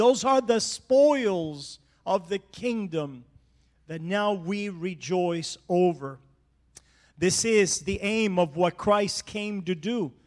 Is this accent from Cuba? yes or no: yes; Cuba; me growing up in Cuba, went through very adverse circumstances, very poor origins and place.